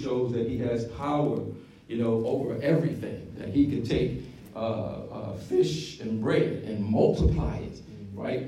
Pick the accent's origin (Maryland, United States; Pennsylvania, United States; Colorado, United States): Pennsylvania, United States; Philadelphia; I mean, I do know that the Philadelphia Eagles are the champions. They did win the Super Bowl. It is my hometown.